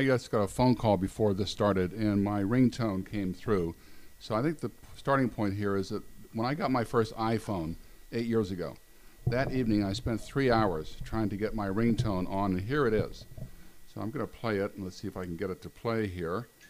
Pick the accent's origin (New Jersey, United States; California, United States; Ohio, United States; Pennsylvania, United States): Pennsylvania, United States; Pittsburgh; I grew up in Sheridan, West End, about two blocks from Langley High School.